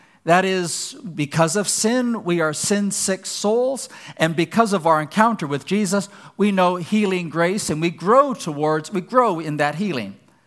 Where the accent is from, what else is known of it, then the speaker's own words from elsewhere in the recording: Ecuador; When I was a young person growing up, I grew up in Ecuador in South America. My parents were Christian and Missionary Alliance missionaries there.